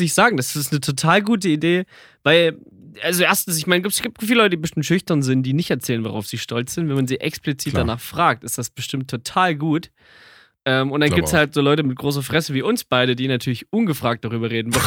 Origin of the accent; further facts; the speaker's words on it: Saxony, Germany; born there; wie ihr wisst, bin ich gebürtiger Sachse. Und schon mal jetzt, dass ich jetzt wieder auf Hochdeutsch bin